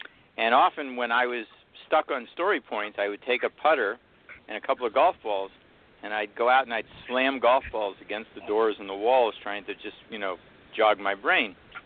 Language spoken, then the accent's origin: English; Pittsburgh, Pennsylvania, United States; on the flip side of that, I'm from Pittsburgh originally, and when it was released in Pittsburgh, because I was in it, the press people sent me there to do some press and to open the film